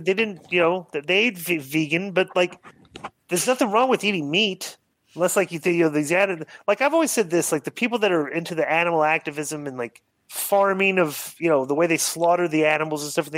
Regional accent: United States; I'm from the States. I grew up in American wrestling.

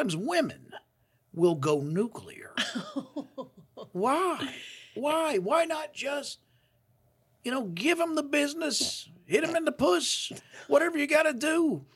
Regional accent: Shirebrook, East Midlands, United Kingdom; I'm from Shirebrook.

